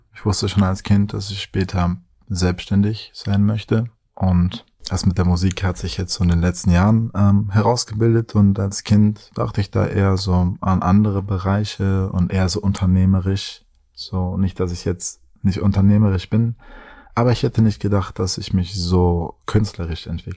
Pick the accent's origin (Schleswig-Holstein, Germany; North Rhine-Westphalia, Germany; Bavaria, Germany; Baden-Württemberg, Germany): North Rhine-Westphalia, Germany; Düsseldorf; now in Berlin, Germany; Ich als Düsseldorfer hier in Berlin.